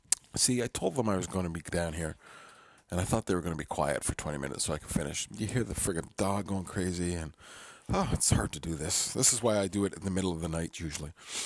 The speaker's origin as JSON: {"language": "English", "country": "Canada", "said": "Other than the fact I'm Canadian, and you either have"}